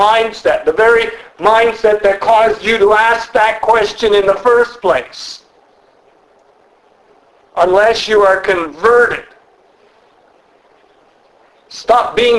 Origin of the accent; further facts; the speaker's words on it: Canada; now in United States; I was born as a Canadian, and I'm therefore a Canadian citizen by birth. But I became an American citizen by naturalization